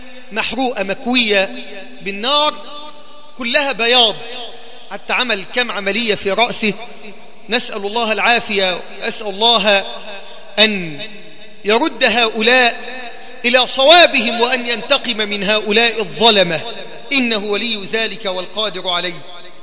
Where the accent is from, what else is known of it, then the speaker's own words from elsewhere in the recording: Egypt; بلدنا مصر